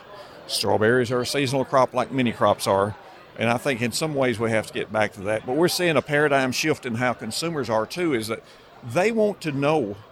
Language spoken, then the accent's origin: English; United States; we as American people have so many things to worry about